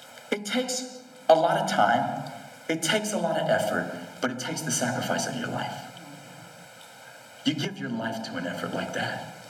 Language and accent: English; the South, United States; look, I'm from the South. We have Southern hospitality, okay? We're nice to your face, and we talk about you behind your back.